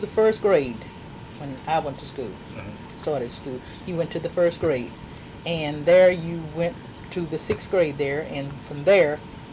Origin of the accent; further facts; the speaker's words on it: Lufkin, Texas, United States; born there; I was born here in Lufkin, right here on Laurel Avenue, right where Rudd Cleaners has his business.